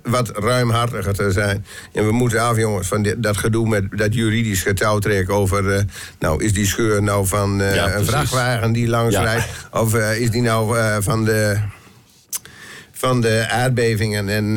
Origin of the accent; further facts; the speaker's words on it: Groningen, Netherlands; en dat zijn we als Groningers gauw toegeneigd